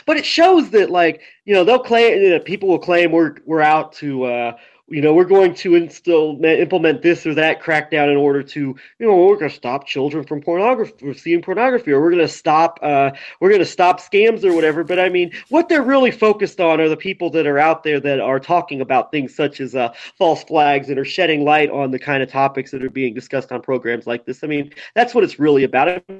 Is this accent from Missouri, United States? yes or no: yes; Missouri, United States; my home state of Missouri